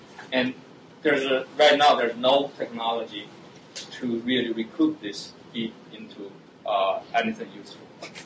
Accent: China; moved away; And I came from China. When I grew up, there was no hot water, so I didn't seldom take a shower, no water in the winter.

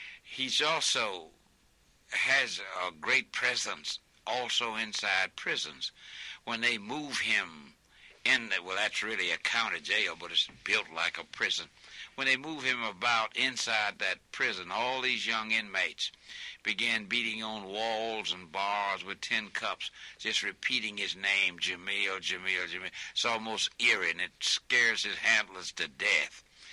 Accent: Selma, Alabama, United States; And I am from Selma, Alabama, and I was invited to this glittering affair.

